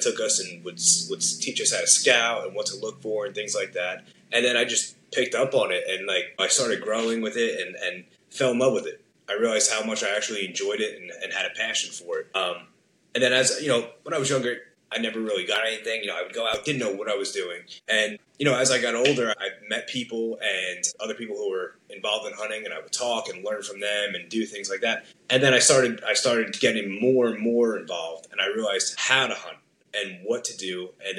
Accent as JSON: {"language": "English", "town": "Freehold", "region": "New Jersey", "country": "United States", "said": "I'm from Freehold, New Jersey. I'm 30 years old."}